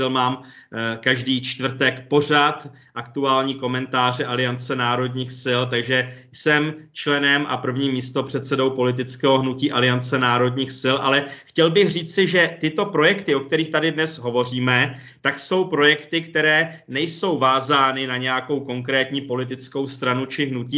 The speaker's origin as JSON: {"language": "Czech", "town": "Tábor", "region": "South Bohemian Region", "country": "Czechia", "said": "jednak je to třeba tady u nás v Táboře, protože já jsem z Tábora"}